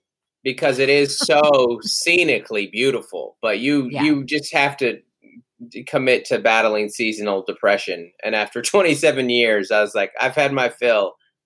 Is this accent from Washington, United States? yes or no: yes; Seattle, Washington, United States; now in San Diego, United States; So I'm from Seattle. Seattle is where I'm from and born and raised, and kind of consider myself a little more of a Seattleite than a San Diegan, even though we've been here for almost 10 years.